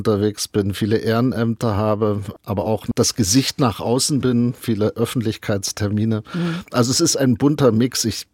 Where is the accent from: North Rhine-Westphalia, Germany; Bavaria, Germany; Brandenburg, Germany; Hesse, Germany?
Brandenburg, Germany; Ich bin im Brandenburgischen groß geworden. Ich kenne das Dorfleben.